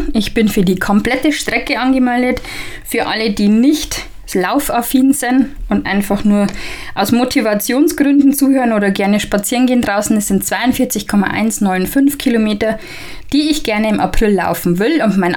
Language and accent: German; Bavaria, Germany; accent: Bavarian; ich bin noch 43, lebe in einer Kleinstadt zwischen Nürnberg und Regensburg, ziemlich genau in der Mitte, im wunderschönen Bayern, was man ja auch sicher an meinem Dialekt durchaus schon erkennen konnte.